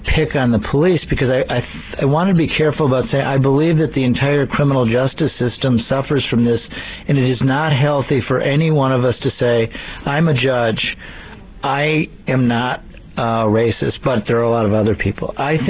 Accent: Chicago, Illinois, United States; I grew up in Chicago. I think Chicago, at least in part, is a city that recognizes more its own sins

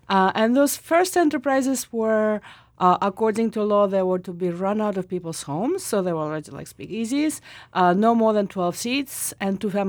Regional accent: Russia; English is a second language; growing up in Russia, my second language was Spanish. I went to Spanish speaking school.

